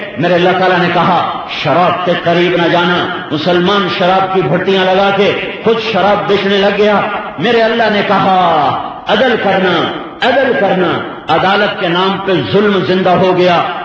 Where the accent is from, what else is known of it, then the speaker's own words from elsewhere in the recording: Punjab, Pakistan; وہاں سے واپس آیا میاں چنو, اس سے آگے میرا گاؤں ہے 19 کلومیٹر پر.